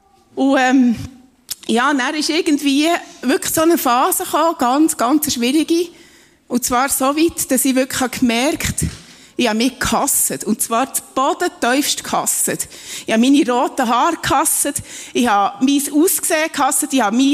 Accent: Eastern Switzerland, Switzerland; Und eigentlich aufgewachsen bin ich in Ostschweiz, das würde man nicht denken, aber es ist Tatsache.

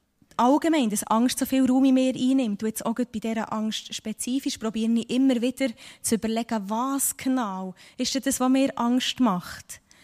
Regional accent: Switzerland; Wenn man hier bei uns in der Schweiz, denkt es mir nicht unbedingt gefährlich, ausser man ist in den steinigen Berg oben.

